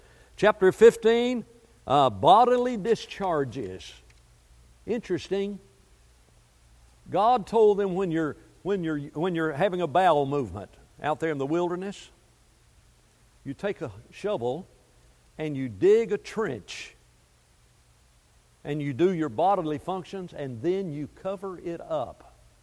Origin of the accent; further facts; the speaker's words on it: Alabama, United States; You know, I grew up in Alabama. They chewed tobacco too.